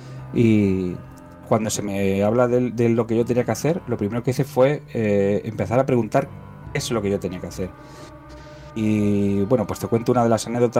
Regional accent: Cúllar, Andalusia, Spain; allí en Granada, en Benamaurel, en una población cercana a Cúllar, a mi pueblo.

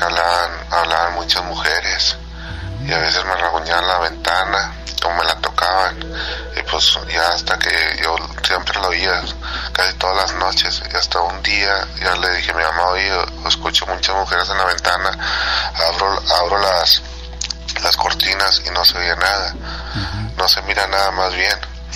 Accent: Anáhuac, Nuevo León, Mexico; now in San Antonio, United States; Originalmente soy de Anahuac, pero tengo un poquito que radico aquí en San Antonio. Anahuac es un pueblo chiquito que está a 3 horas de Monterrey, Nuevo León. Bueno, es parte también de Nuevo León.

